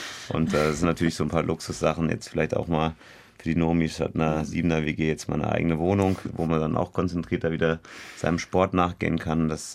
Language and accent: German; Marburg, Hesse, Germany; born there; also born or lived in Bavaria; Ja, ich bin in Marburg geboren